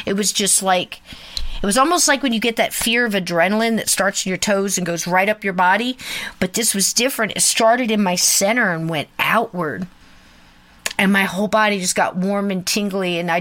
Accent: United States; a lot of shamans will tell you this, I'm Native American, and it's just something I've been taught.

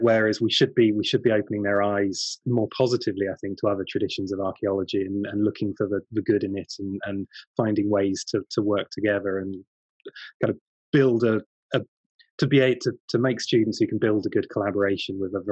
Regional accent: United Kingdom; I like to think as a British archaeologist, I do things very well

